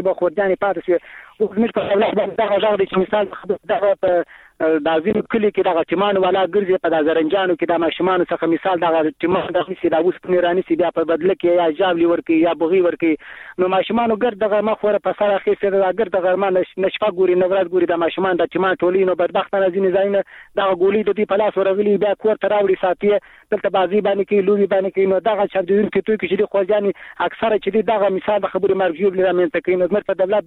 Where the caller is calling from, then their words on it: Helmand, Afghanistan; تل د هلمند ته